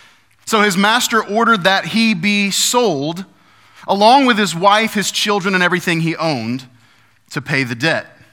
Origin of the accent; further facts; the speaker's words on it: Dayton, Ohio, United States; I grew up in Dayton, Ohio, and I went to a fairly large high school just outside of Dayton.